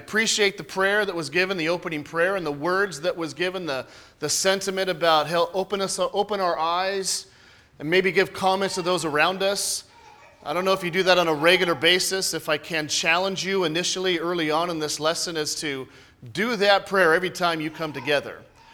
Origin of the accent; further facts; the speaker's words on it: California, United States; also born or lived in the South; But I grew up in California, not a Christian.